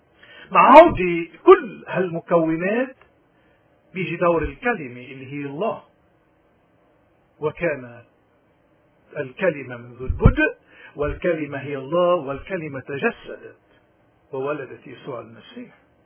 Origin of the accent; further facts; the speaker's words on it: Lebanon; علينا كلبنانيين أحرارا وسياديين، علينا واجبات أخلاقية، واجبات إيمانية، واجبات وطنية